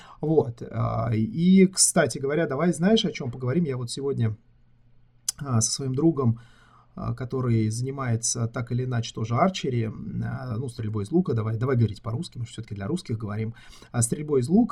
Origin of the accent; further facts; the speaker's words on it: Saint Petersburg, Russia; я как питерский